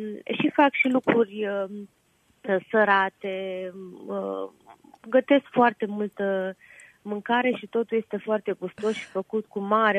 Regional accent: Odesa, Odesa Oblast, Ukraine; Sunt din Odessa. Din Odessa sunt.

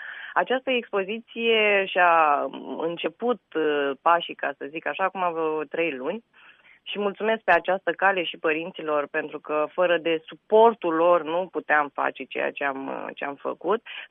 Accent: Iași, Iași County, Romania; Eu sunt din Iași, cum spun eu, jet by jet din ciment.

